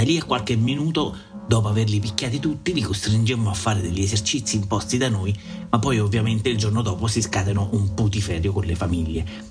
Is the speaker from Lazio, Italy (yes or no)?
yes; Terracina, Lazio, Italy; Si divide in Terracina Alta e Terracina Bassa. Io vengo da Terracina Alta